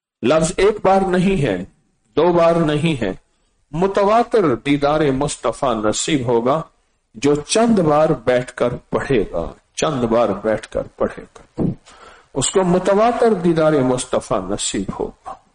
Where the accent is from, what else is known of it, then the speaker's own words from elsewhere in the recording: Multan, Punjab, Pakistan; میں نے کہا میں بھی اسی پٹی سے ہوں، ملتان سے ہوں